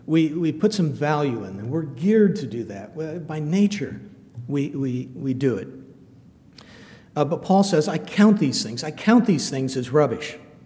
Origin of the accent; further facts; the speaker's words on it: Iowa, United States; I'm from Iowa. The heartland of America.